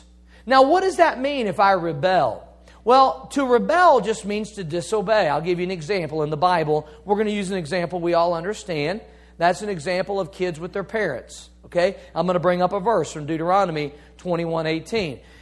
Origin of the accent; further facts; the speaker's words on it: Missouri, United States; Stubborn is a Missouri mule, as they say. I'm from Missouri, so I can say that.